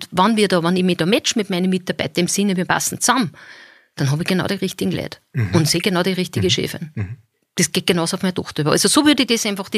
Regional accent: Zipf, Upper Austria, Austria; Ich komme aus Zipf

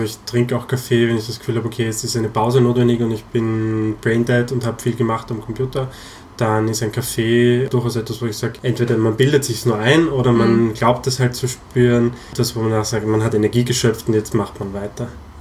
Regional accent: Styria, Austria; meine Heimatgemeinde zu tragen. Das ist in der Steiermark gewesen.

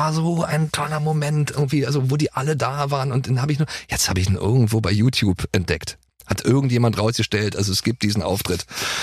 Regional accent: East Germany, Germany; ich komme aus dem Osten und habe deine ganzen Platten irgendwie

